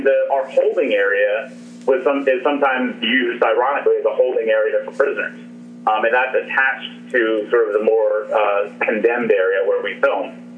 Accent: Philadelphia, Pennsylvania, United States; I am from Philadelphia, and as a kid, I took a tour of a penitentiary there called Eastern State Penitentiary.

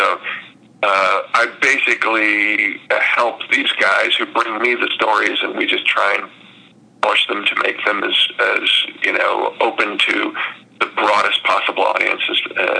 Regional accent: California, United States; I know I grew up on the True Life Adventures as a kid, seeing them on, you know, Sunday evening on Wonderful World of Disney, and I was living in the suburbs of Los Angeles, not much connection with nature

